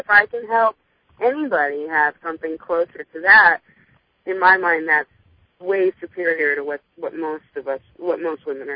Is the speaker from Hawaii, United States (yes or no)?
yes; Hawaii, United States; I'm from Hawaii originally, so I was home